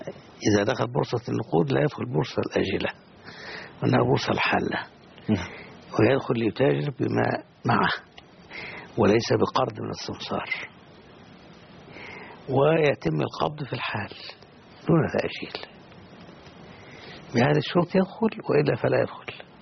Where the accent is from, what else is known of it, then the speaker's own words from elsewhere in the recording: Qatar; عندنا في قطر كل الشركات التي تتعامل بالربا مكتوبة